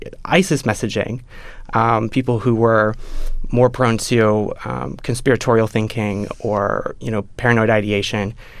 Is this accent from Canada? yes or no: yes; Canada; I'm Canadian